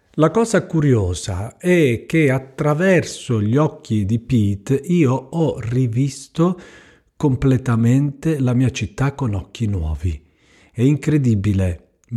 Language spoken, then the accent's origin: Italian; Altamura, Apulia, Italy; io sono di Altamura, nomino la mia città, in provincia di Bari